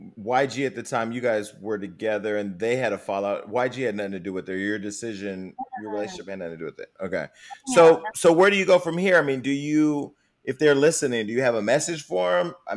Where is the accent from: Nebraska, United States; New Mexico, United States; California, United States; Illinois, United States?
California, United States; Stockton; because, you know, I'm from Stockton, and I tell people I'm from the Bay, they'd be like, you ain't from the Bay. You from Stockton.